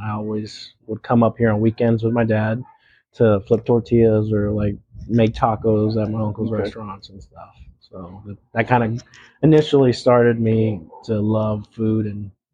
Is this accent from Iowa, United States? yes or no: no; Weslaco, Texas, United States; also born or lived in McAllen, Texas / Seguin, Texas; Born in McAllen, grew up in Weslaco till I was about 6, and then we moved to Seguin, Texas, okay.